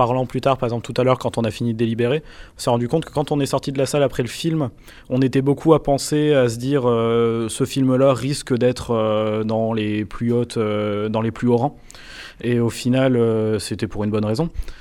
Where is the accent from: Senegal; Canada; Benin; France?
France; nous, du coup, en tant que Français, on a l'habitude de voir le cinéma français